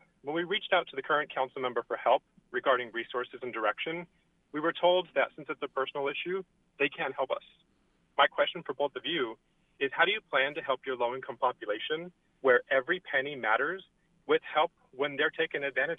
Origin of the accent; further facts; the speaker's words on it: United States; I grew up in Hillside Acres in D4 and went to Southwest High School.